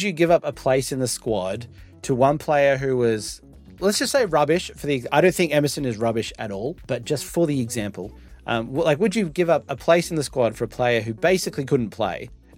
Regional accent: Melbourne, Victoria, Australia; when I was a little boy growing up in Melbourne, Australia, and, you know, working on Chapel Street was really, really tough.

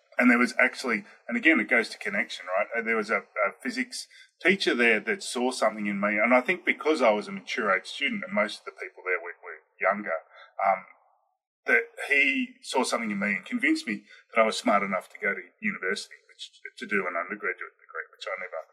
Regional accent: Australia; I am Australian.

